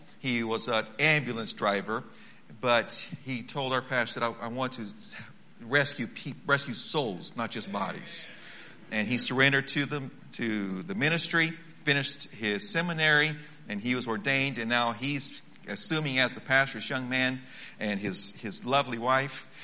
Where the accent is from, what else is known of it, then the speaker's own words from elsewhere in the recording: Brazil; I was born and raised in Brazil, but I've been back there 25 years.